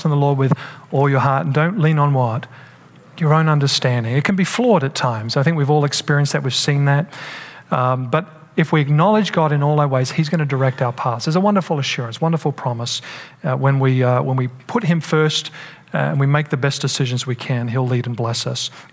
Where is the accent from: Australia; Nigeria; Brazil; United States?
Australia; You know, I'm from Australia. We have a certain culture there.